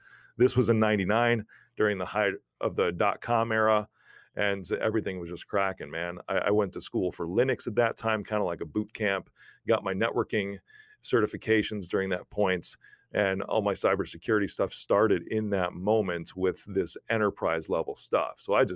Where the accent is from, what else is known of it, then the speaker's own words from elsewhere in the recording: Chicago, Illinois, United States; Even though I'm from Chicago, it's still a little bit worse in Minneapolis. I just wanted to stay around the Chicago area.